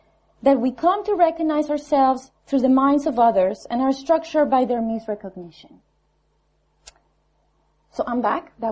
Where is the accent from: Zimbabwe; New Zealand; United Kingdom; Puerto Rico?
Puerto Rico; So, I'm Puerto Rican. I'm not a Scottish, so I'm probably going to not call Mr. Fervin by the right.